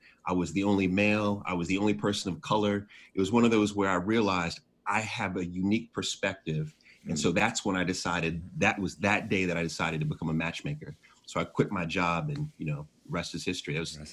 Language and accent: English; Jamaica; But I'm Jamaican, you know, so I have 10 jobs.